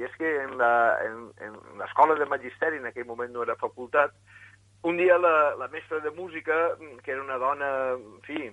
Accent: Alicante, Valencian Community, Spain; born there; vaig néixer a Alacant el 24 de gener de 1968 i faig de mestre en la Universitat d'Alacant.

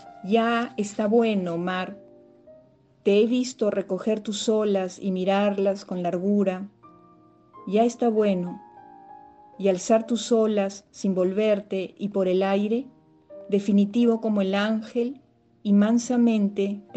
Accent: Peru; soy peruana

